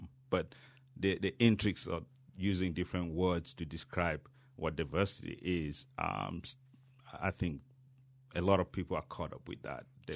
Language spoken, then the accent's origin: English; Cameroon; moved away as an adult; now in United States; I came from Cameroon in West Africa, and that was in 2002. And I can tell you it was very cold. But I stayed 18 years later.